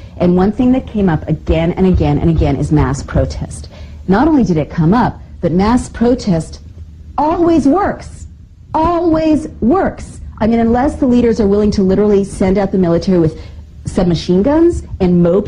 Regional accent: San Francisco, California, United States; I grew up in the Haight-Ashbury and I'm the child of hippies

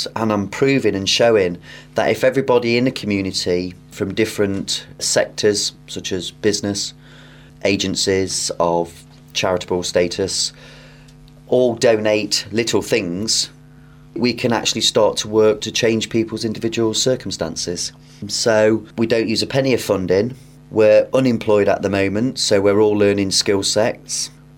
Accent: Nottingham, East Midlands, United Kingdom; well, I'm from Nottingham originally.

